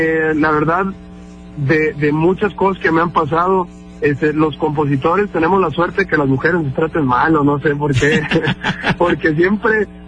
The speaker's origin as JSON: {"language": "Spanish", "town": "Coyuca", "region": "Guerrero", "country": "Mexico", "tie": "born or raised there", "said": "ahí de mi pueblo de Coyuca"}